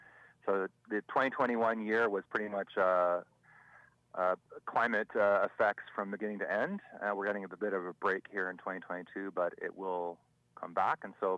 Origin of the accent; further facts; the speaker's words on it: Washington, United States; Well, I grew up in the Spokane Valley, and I have had to leave this area over my life to go get education and other pieces, but I always end up back here, and I've been here now back in this area for over 12 years.